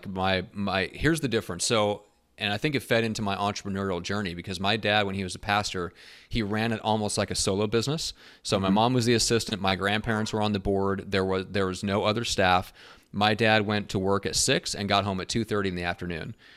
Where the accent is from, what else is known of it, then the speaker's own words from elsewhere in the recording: Iowa, United States; I actually grew up in Iowa, so I'm a Midwest guy.